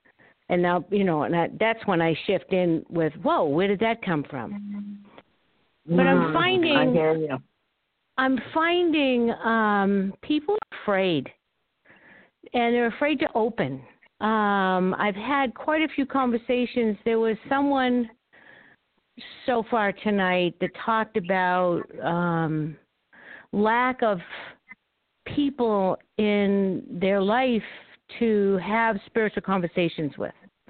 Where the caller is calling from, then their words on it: Arizona, United States; Well, good evening, Adam and Patsy. … in Arizona.